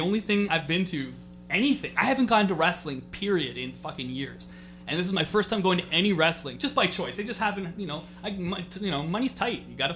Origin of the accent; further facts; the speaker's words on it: Port Hope, Ontario, Canada; a small, my hometown, okay? Port Hope, Ontario.